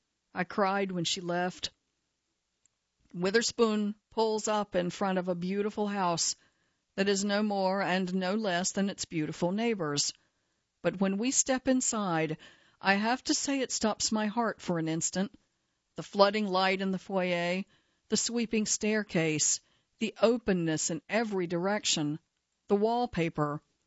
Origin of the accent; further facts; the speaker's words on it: Nashville, Tennessee, United States; because I grew up in Nashville, too, and went to a different girls' school.